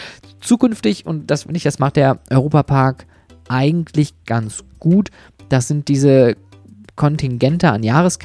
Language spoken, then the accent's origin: German; Essen, North Rhine-Westphalia, Germany; Das ist die ehemalige Bundesgartenschau hier in meiner Heimatstadt Essen.